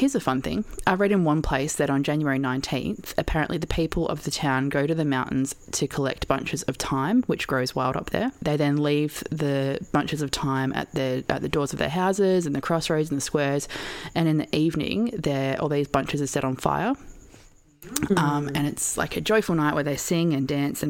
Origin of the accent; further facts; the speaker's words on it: Australia; accent: Australian; Yeah, but I'm not being respectful to her if I put my Australian accent on it.